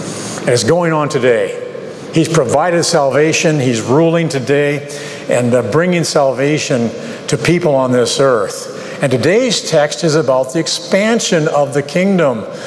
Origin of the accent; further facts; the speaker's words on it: Midwest, United States; One of my small comforts in life is I'm from the Midwest, and driving through the Midwest to see the rows of corn on the highways there, mile after mile of corn